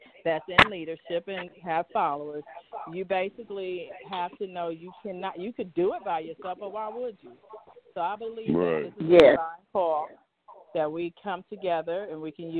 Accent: New Jersey, United States; also born or lived in the South; now in Mount Pocono, United States; Because I'm in Mount Pocono. This was the Indian territory, okay? And like I said, I'm from New Jersey. But I've been in the South for 30-some-odd years.

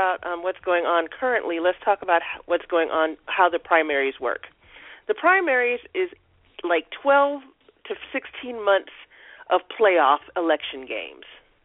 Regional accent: California, United States; from the Bay, as they would call it.

